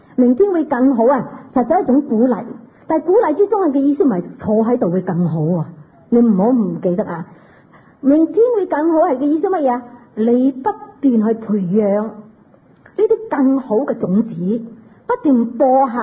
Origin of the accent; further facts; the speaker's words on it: China; 但我哋中国人咧就比较懒